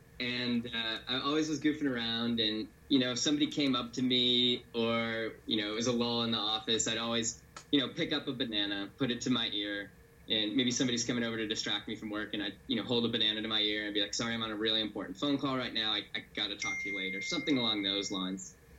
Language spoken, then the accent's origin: English; Buffalo, New York, United States; We're back on the East Coast. I'm originally from Buffalo, New York, and Charlie's from Toronto.